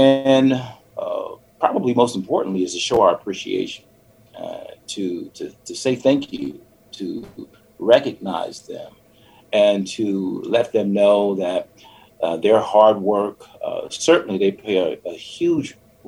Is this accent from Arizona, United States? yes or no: no; Los Angeles, California, United States; So I'm from Los Angeles, California, the Crenshaw District of Los Angeles, born and raised. And I spent most of my early years there in the Los Angeles area. Still consider it home.